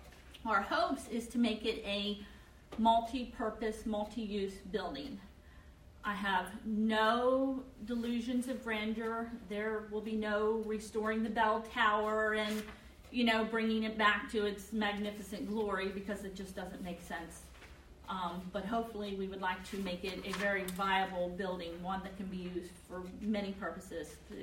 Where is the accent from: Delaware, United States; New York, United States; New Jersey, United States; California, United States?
Delaware, United States; I was raised here in Delaware. I'm an 89 graduate from Dover High School.